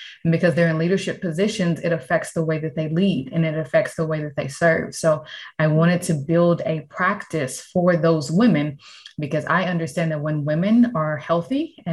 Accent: the South, United States; So I grew up in the South. I'm a pastor's kid.

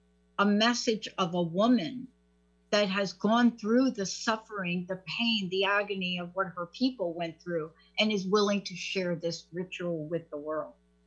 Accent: Bronx, New York, United States; I'm a girl from the Bronx.

